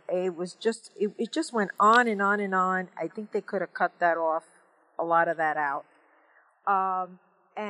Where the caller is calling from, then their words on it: New Jersey, United States; I'm calling from New Jersey.